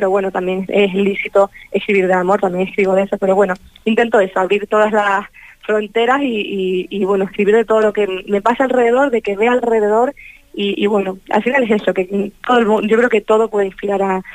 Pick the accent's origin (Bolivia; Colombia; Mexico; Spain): Spain; La Palma, Canary Islands; yo soy de allí, de La Palma